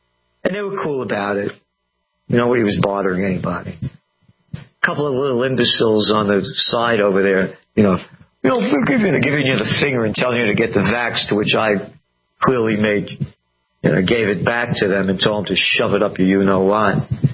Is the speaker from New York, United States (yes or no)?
yes; Bronx, New York, United States; It's not the New York that I grew up in. You know, I was born in the Bronx.